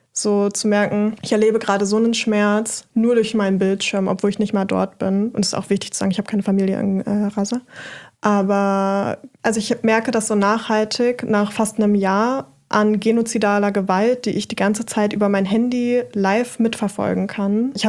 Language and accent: German; Brandenburg, Germany; ich bin in Brandenburg groß geworden und dort sozialisiert worden.